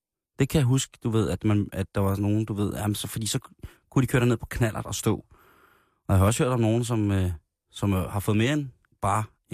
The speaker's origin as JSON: {"language": "Danish", "town": "Roskilde", "region": "Zealand", "country": "Denmark", "tie": "born or raised there", "said": "I den lille flæk, hvor jeg voksede op i Roskilde"}